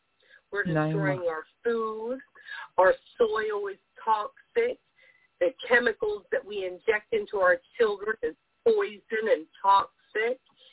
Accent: Pittsburgh, Pennsylvania, United States; No, I'm from Pittsburgh, like right outside Pittsburgh, Pennsylvania.

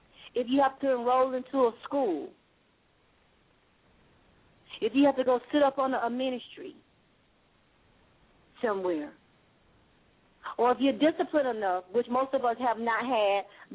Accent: the South, United States; accent: Southern; And you see I'm saying thing, because I'm from the South. I'm Southern.

